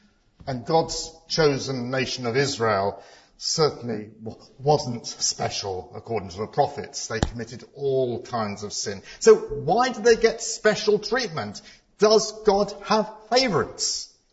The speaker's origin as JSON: {"language": "English", "country": "United Kingdom", "tie": "born there", "said": "My father was born in Hong Kong. I was born here. I'm British."}